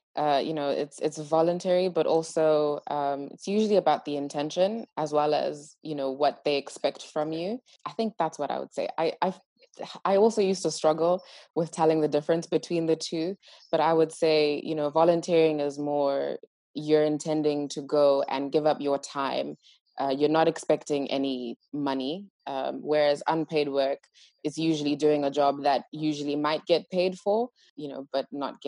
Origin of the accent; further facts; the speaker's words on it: Zimbabwe; So I'm from Zimbabwe, born and raised there.